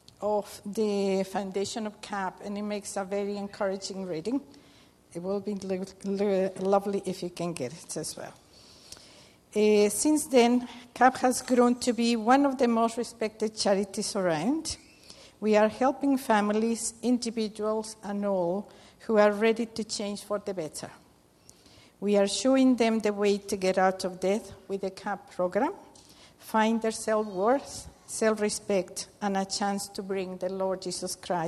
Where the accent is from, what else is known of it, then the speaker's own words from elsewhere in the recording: Mexico; English is a second language; moved away as an adult; I am originally from Mexico, and I have lived in this lovely country for the past 25 years. I call it home, but not for the weather.